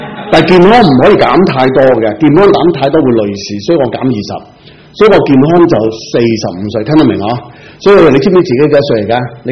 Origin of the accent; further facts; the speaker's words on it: Shek Kip Mei, Kowloon, Hong Kong; 我其实由细在石硖尾大的，我在石硖尾出世的，我亦都是白田住过的。